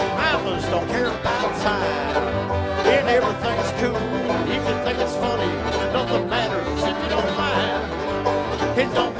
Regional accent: Eureka Springs, Arkansas, United States; We're from Arkansas, Eureka Springs. And here's a little song about, Arkansas.

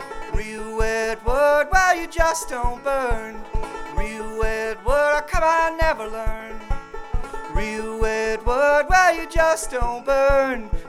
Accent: Canada; And I'm from Canada. We use liters up there.

